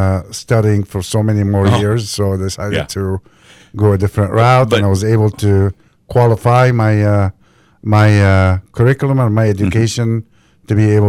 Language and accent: English; Cairo, Cairo Governorate, Egypt; now in Galesburg, United States; I lived here a lot longer than I lived anywhere else. But I am from Cairo, Egypt, and I just happened to end up in Galesburg